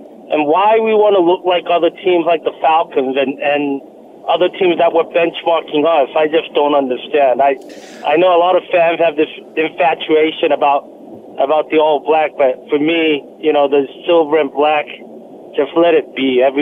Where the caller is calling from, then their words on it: South Korea; I'm calling in from South Korea.